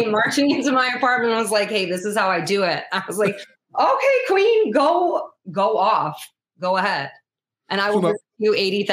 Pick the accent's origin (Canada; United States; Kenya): United States; Brooklyn, New York; And also I grew up in Brooklyn, so I love hip hop too.